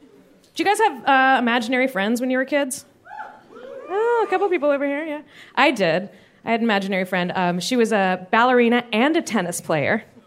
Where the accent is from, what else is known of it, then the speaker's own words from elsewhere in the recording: Florida, United States; I am from Florida.